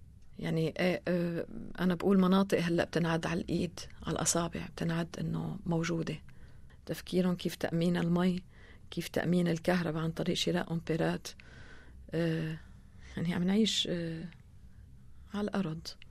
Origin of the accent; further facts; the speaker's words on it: Aleppo, Aleppo Governorate, Syria; طبعا أنا حلبية، أهلي كانوا عايشين بحلب.